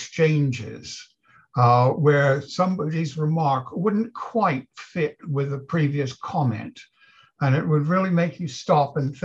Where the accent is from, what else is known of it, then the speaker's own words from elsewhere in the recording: New England, United States; I grew up in New England, went to university there